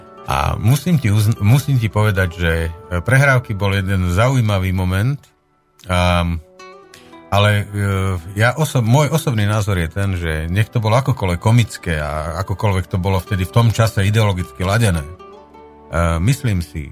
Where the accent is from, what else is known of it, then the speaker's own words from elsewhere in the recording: Martin, Žilina Region, Slovakia; keďže vieš, že som vyrastal v Martine, vlastne až do zaškolosti som tam žil